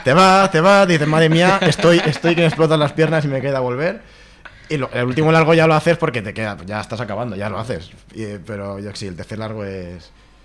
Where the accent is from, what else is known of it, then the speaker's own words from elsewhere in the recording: Alicante, Valencian Community, Spain; No, no soy de Badalona, pero los de Alicante no estamos acostumbrados a estas condiciones.